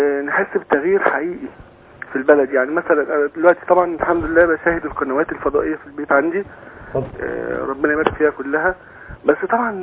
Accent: Egypt

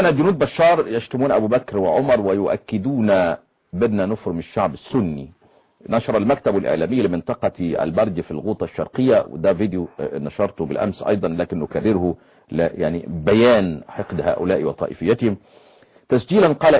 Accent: Yemen; بس احنا عندنا في اليمن

